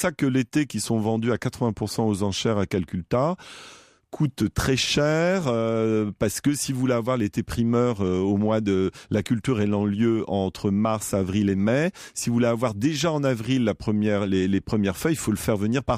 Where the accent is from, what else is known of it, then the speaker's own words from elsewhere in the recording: France; mais non, je ne suis pas anglais, je suis français.